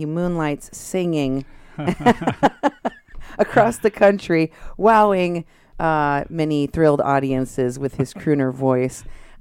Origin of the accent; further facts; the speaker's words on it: Iowa, United States; also born or lived in Houston; When I first moved up here, because I'm originally from Iowa. I'm originally from Texas. I was born in Houston. But when I moved up here from Iowa